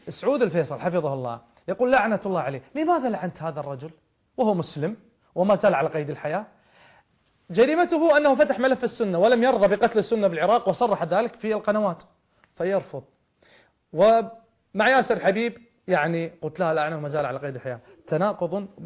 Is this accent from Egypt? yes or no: no; Kuwait; عندنا في الكويت